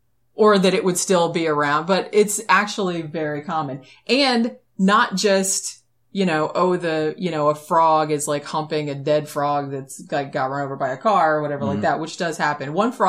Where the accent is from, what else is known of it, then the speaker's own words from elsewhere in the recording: Florida, United States; I'm from Florida. I don't know what the hell's wrong with everybody down here.